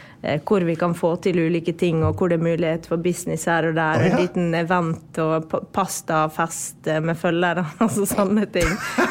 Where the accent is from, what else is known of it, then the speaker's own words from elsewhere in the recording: Møre og Romsdal, Norway; Jeg er jo sunnmøring